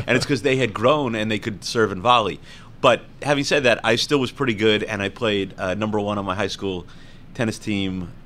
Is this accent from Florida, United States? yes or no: yes; Homestead, Florida, United States; born there; Actually, it wasn't just Homestead, Florida. I was born on Homestead Air Force Base, which was, of course, later demolished by Hurricane Andrew. So I was an Air Force kid.